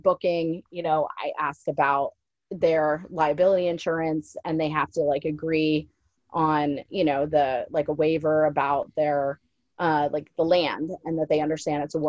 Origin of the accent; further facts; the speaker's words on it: New Jersey, United States; now in South Carolina, United States; I'm from New Jersey originally, and my husband, he's from South Georgia. I am a transplant down here, and we are in like an area of South Carolina where everybody is originally from here pretty much.